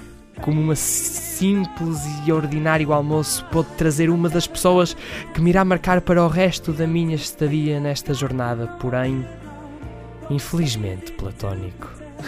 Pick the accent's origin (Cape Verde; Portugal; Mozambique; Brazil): Portugal; E como bons portugueses que somos e engenheiros que somos